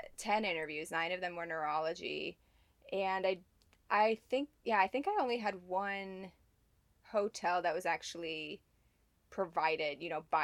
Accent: Cleveland, Ohio, United States; So I grew up in Cleveland, Ohio.

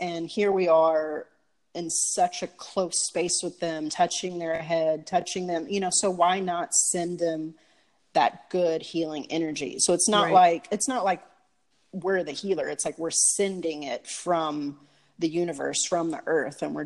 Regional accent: Louisiana, United States; now in California, United States; I'm originally from Louisiana.

